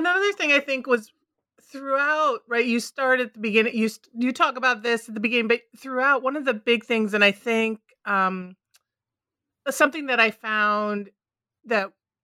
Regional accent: Minnesota, United States; Because I grew up right outside of Minneapolis, right? Minneapolis, St. Paul.

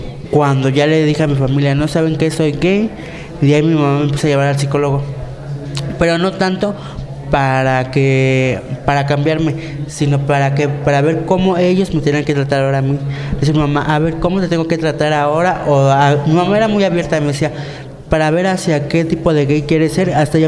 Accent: Mexico City, Mexico; Tengo 36 años. Soy aquí originario de la Ciudad de México.

